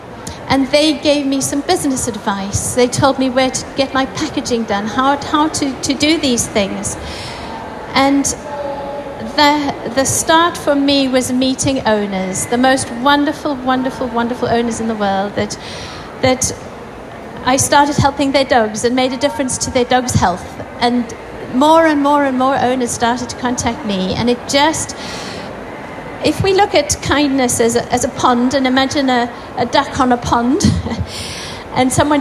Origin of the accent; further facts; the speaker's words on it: United Kingdom; That we, as British, we import our dogs, our rescues from Spain, from Romania, from Greece, Cyprus.